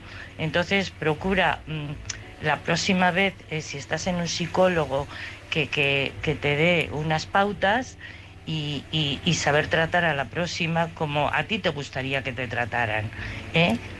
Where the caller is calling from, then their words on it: Madrid, Community of Madrid, Spain; de Madrid.